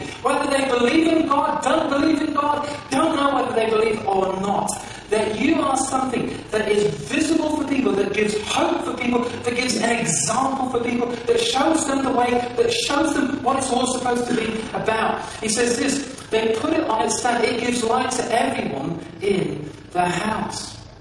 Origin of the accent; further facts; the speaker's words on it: England, United Kingdom; If we were Irish, we'd say yous. But we're English and just so we say you